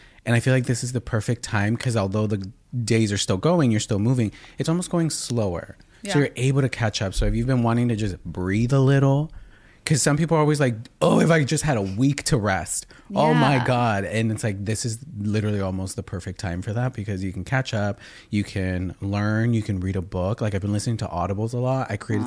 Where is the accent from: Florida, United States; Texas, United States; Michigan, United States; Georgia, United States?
Texas, United States; Houston; because I grew up in Houston and I dealt with Hurricane Ike and Hurricane Katrina.